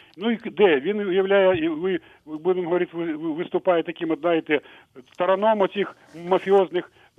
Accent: Kyiv, Ukraine; з Києва. Все-таки я киянин

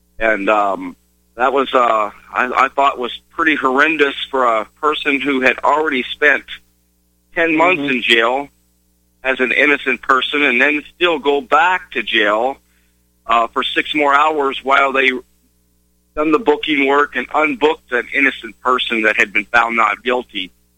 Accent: Montana, United States; I'm from Montana. I live in a small town just outside of Bozeman, Montana, and have a family and a small little farm there.

